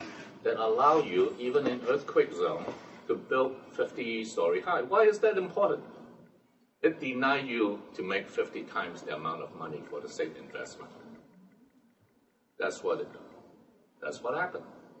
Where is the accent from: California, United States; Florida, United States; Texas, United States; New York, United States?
New York, United States; Brooklyn; And then I remember, you know, I grew up on Windsor Terrace. Now they call it Park Slope, but it's really Windsor Terrace.